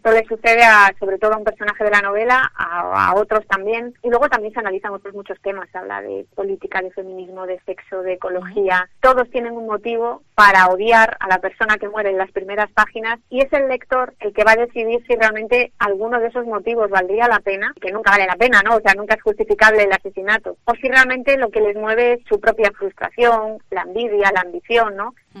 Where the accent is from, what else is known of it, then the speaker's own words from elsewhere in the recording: Vigo, Galicia, Spain; Yo soy una viguesa muy enamorada de mi ciudad y la disfruto mucho, la paseo mucho, sobre todo reconozco que la zona de la costa.